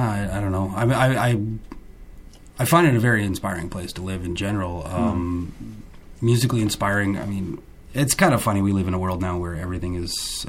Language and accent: English; Winnipeg, Manitoba, Canada; now in Germany; I'm originally from Winnipeg, but I've been living and touring in Europe for the last 3 years, specifically based out of Germany.